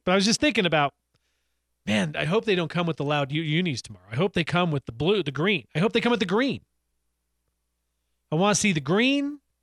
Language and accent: English; Boulder, Colorado, United States; I was born in Boulder. My dad was born in Boulder. I mean, CU players came to my elementary school.